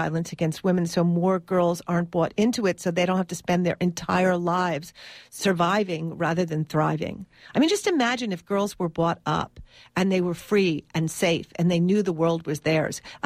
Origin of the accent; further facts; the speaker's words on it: United States; As a matter of fact, I'm a survivor myself, and I grew up in America.